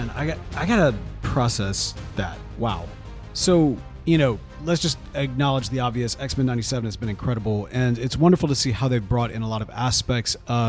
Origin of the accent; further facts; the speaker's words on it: Meridian, Mississippi, United States; And while I spent most of my childhood in Meridian, Mississippi, my family is largely from Louisiana.